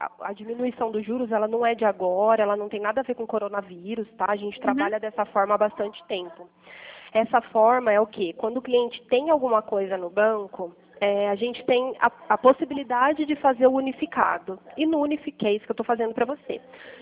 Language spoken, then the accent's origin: Portuguese; Pirassununga, São Paulo, Brazil; eu sou de Pirassununga